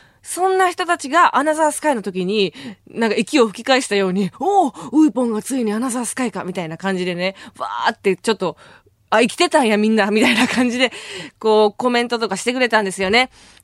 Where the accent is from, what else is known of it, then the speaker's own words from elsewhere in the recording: Osaka, Japan; 私は生まれ故郷の大阪に行ってきたんですけれども